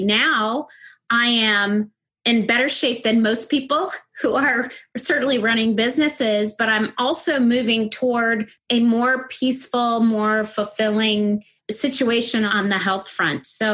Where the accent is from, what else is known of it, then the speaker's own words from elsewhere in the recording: Northeast, United States; Growing up in the Northeast, everything was pedal to the metal all the time.